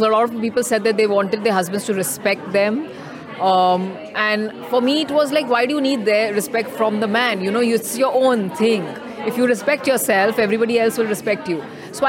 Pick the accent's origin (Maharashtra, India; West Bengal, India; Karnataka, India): Maharashtra, India; Mumbai; I'm a Sardarni. I am from Bombay, born and brought up in Bombay. That's why my Punjabi is not great, which is why I'm not speaking in Punjabi. I know it, but it's not superb. My dad is from Delhi.